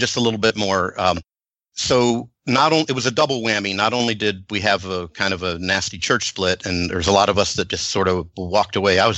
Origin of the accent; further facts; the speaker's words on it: Grand Rapids, Michigan, United States; from Grand Rapids, Michigan.